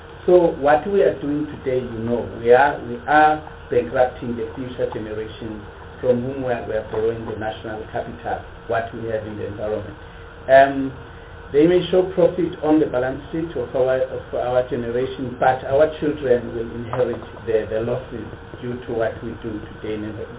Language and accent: English; Bizana, Eastern Cape, South Africa; I come from Bondo land, the land of Amambondo in Bizana.